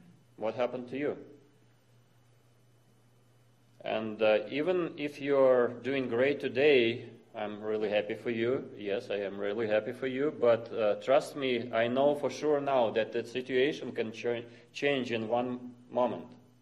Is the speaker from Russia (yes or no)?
yes; Russia; English is a second language; moved away; These are Russian people that we lived amongst, that I was born in Russia and I lived amongst them.